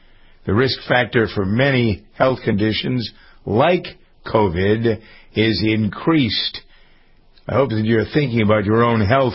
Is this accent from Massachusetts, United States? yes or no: yes; Framingham, Massachusetts, United States; I noticed here in my hometown of Framingham